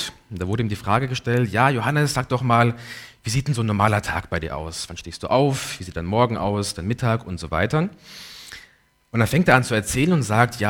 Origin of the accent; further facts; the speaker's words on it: Rastatt, Baden-Württemberg, Germany; 22 Jahre alt, studiere Theologie in Heidelberg mit dem Berufsziel, ins Pfarramt zu gehen. Bin ich in Rastatt geboren, aufgewachsen